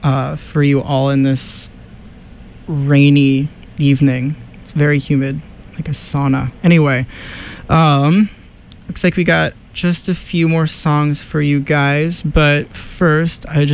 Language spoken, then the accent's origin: English; Santa Cruz, California, United States; I saw them live in Santa Cruz, California this summer, pretty much my hometown.